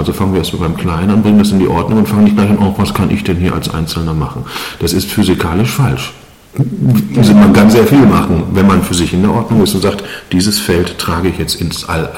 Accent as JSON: {"language": "German", "town": "Bochum", "region": "North Rhine-Westphalia", "country": "Germany", "tie": "born or raised there", "said": "ich bin aus Nordeuropa, ich bin in Westdeutschland, in Bochum aufgewachsen"}